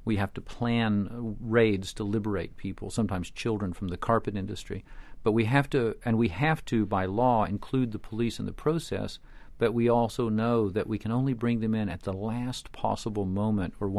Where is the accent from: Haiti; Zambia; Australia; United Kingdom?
United Kingdom; now in United States; actually the American sister or extension of a group called Anti-Slavery International in Britain, and I came over from Britain to set it up.